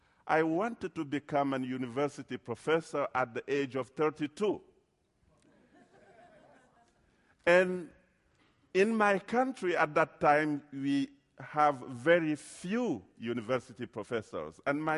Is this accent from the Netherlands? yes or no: no; Chad; also born or lived in Cameroon; Then we went back to Chad. I'm from Chad.